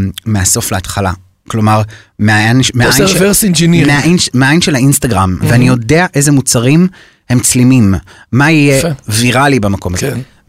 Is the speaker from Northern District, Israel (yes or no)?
no; Tirat Carmel, Haifa District, Israel; עכשיו אני גדלתי בטירת הקרמל, זה הערת פיתוח קשוחה